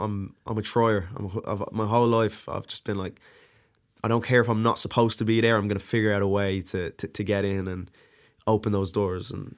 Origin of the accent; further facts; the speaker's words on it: Dublin, Leinster, Ireland; also born or lived in Drogheda; Moved to Dublin when I was like a few months old, with my mum and my dad. My dad's Nigerian. My mom's Irish, so yeah, I grew up as probably one of the only mixed race people of colour, whatever, in my area.